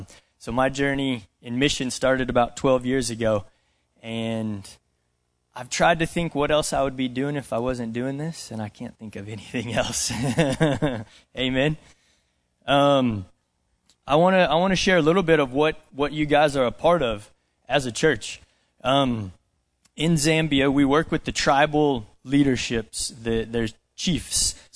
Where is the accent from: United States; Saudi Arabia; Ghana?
United States; Portales, New Mexico; But I grew up in Portales, went to school at Dora, and did all the rodeo and stuff.